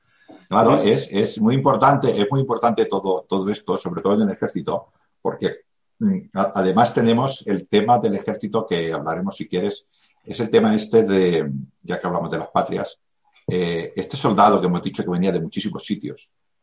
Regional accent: Badalona, Catalonia, Spain; also born or lived in Barcelona; yo soy barcelonés. Yo soy nacido en Barcelona, he vivido toda mi vida en Badalona, pero ahora vivo en el Ebro. Y yo hace mucho tiempo que vivo en el Ebro.

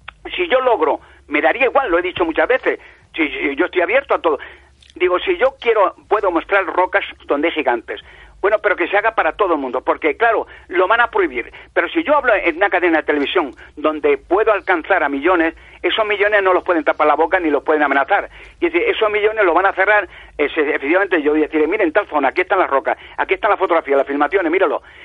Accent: Toledo, Castilla-La Mancha, Spain; Yo me crié en Toledo. Yo estudié en Toledo.

